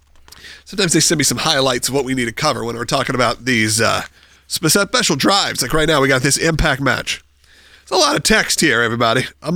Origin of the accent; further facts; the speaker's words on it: Nashville, Tennessee, United States; I spend the time the most there, probably second or third to my hometown. So hometown Nashville, I'm either in Central Florida or I'm in New York City, probably the most.